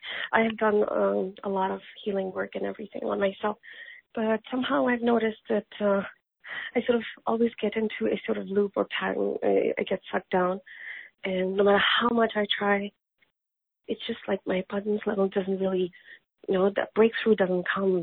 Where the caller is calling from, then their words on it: Toronto, Ontario, Canada; calling from Toronto.